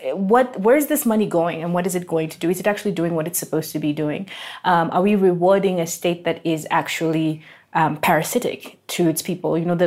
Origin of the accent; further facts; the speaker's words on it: Kenya; I'm speaking sure. as a Kenyan.